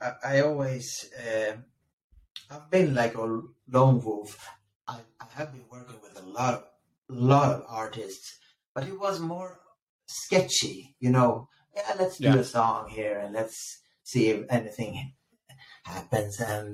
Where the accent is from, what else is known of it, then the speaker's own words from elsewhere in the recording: Stockholm, Stockholm County, Sweden; I'm from Stockholm in Sweden, you know, that country up north where polar bears are strolling around the streets.